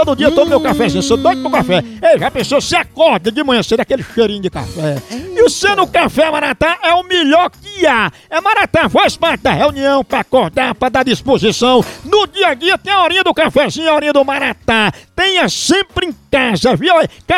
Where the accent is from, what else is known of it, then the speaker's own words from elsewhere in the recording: Northeast Region, Brazil; accent: nordestino; eu sou nordestino, não sei se você notou o sotaque.